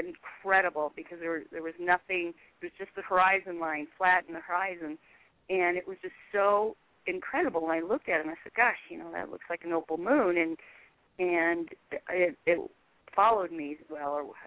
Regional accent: Arizona, United States; now in Colorado, United States; I'm actually from Arizona and now living in Colorado. Colorado, I've been here for, oh gosh, about 18, 19 years.

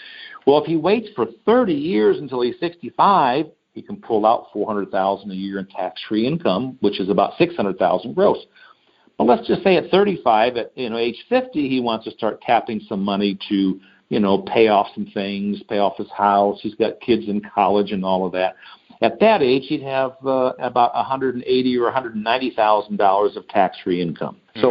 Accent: Detroit, Michigan, United States; I'm from Detroit, so, you know, my blood is blue and gold.

